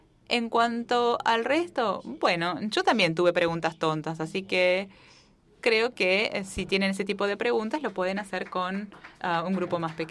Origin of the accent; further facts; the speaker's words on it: Peru; Hola a todos, soy de Perú.